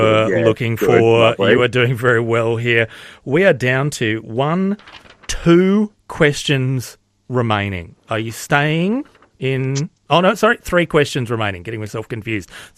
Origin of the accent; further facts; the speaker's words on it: Australia; as an Aussie, you think of it as a Lilo.